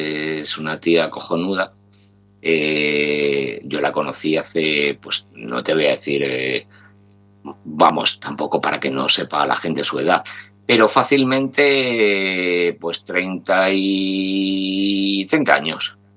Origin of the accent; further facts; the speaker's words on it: Madrid, Community of Madrid, Spain; Y yo soy de Madrid, evidentemente